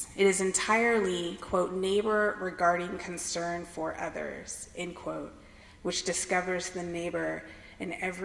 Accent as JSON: {"language": "English", "region": "California", "country": "United States", "tie": "born or raised there", "also_born_or_lived": "New Hampshire", "said": "but I grew up in California, like it says in my bio, but I actually went to boarding school in New Hampshire"}